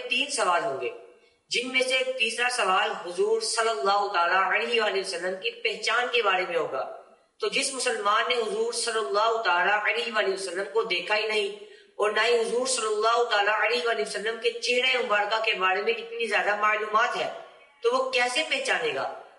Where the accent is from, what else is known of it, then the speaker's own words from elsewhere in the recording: Sialkot, Punjab, Pakistan; اور میرا تعلق سیالکوٹ سے ہے.